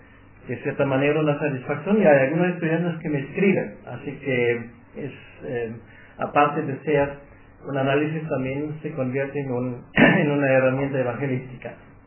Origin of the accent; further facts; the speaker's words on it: Germany; now in Madrid, Spain; ya se habrán dado cuenta que no vengo de Andalucía, sino soy pastor alemán